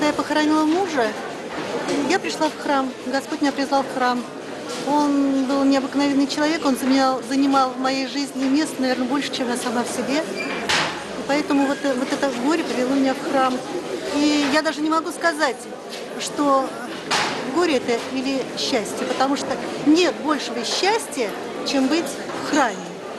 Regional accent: Mikhailov, Ryazan Oblast, Russia; also born or lived in Vyborg; Я из Михайлова родом. Хотя я почти 30 лет прожила в Выборге.

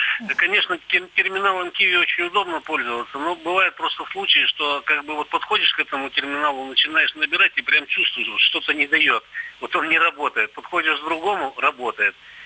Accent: Yekaterinburg, Sverdlovsk Oblast, Russia; я из Екатеринбурга.

